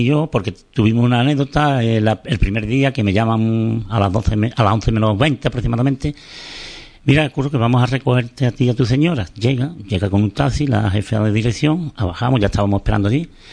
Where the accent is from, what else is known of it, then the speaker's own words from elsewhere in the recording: El Cuervo, Andalusia, Spain; also born or lived in Lebrija; yo nací en el Cuervo, viví aquí 9 años y me fui al Cuervo y me considero cuerveño al 100%, y Lebrija es mi segundo pueblo.